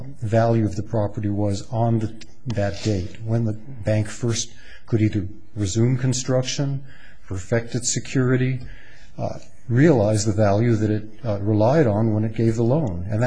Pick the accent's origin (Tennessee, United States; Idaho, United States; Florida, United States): Idaho, United States; Boise; from Boise, Idaho. I practice in Boise